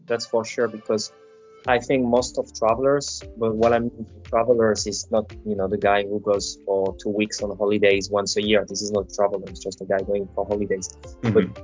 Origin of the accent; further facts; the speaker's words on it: France; English is a second language; I'm from France, and I've been traveling and living abroad for the past 10 years, more or less.